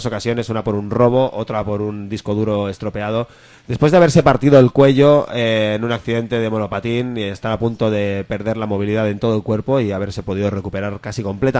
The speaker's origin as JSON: {"language": "Spanish", "country": "Spain", "said": "Soy español"}